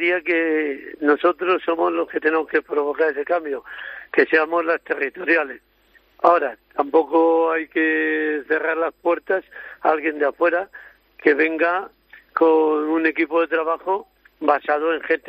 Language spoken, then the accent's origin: Spanish; Galicia, Spain; yo soy gallego también.